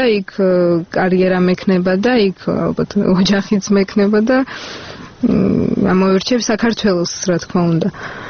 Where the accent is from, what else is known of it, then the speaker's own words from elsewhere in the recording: Moscow, Russia; Georgian is a second language; იმის გამო, რომ მოსკოვში დავიბადე, გავიზარდე და ესე დონეზე არ მაქვს ქართული, რომ ასე თავისუფლად ვილაპარაკო